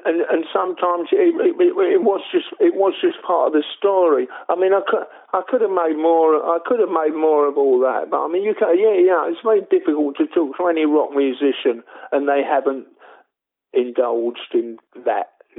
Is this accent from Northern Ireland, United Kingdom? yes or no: no; Canvey Island, East of England, United Kingdom; You know, I grew up on Canby Island, and if you want to protect yourself